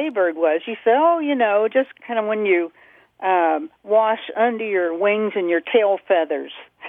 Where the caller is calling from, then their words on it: Indianapolis, Indiana, United States; I am calling from Indianapolis.